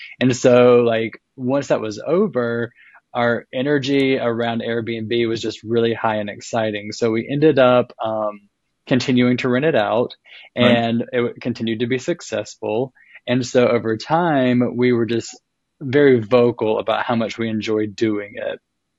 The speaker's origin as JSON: {"language": "English", "region": "North Carolina", "country": "United States", "lives_now": "Louisville, United States", "said": "but I am from North Carolina. We both met in Boone, North Carolina. And I moved to Louisville, Kentucky 10 years ago."}